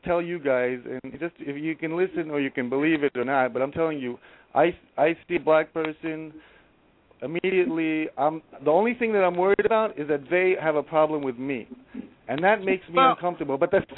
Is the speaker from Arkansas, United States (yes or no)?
no; Queens, New York, United States; born there; I was born in Queens, New York. Am I there from? My parents are from the Middle East.